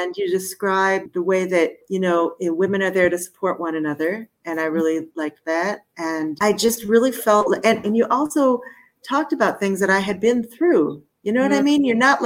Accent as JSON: {"language": "English", "town": "Detroit", "region": "Michigan", "country": "United States", "tie": "born or raised there", "moved": "as an adult", "lives_now": "Jerusalem, Israel", "said": "I came when I was 18. So, yeah. And I grew up in Detroit."}